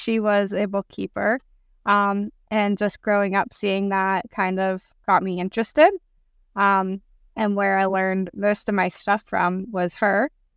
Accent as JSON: {"language": "English", "region": "Pennsylvania", "country": "United States", "tie": "born or raised there", "said": "So I grew up in Pennsylvania. I still live here."}